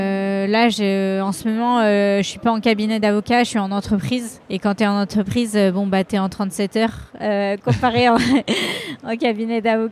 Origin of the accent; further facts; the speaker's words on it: Lyon, Auvergne-Rhône-Alpes, France; je suis lyonnaise.